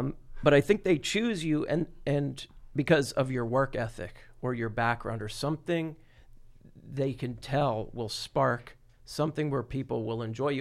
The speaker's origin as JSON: {"language": "English", "region": "Florida", "country": "United States", "said": "he's from Florida. I'm from Florida."}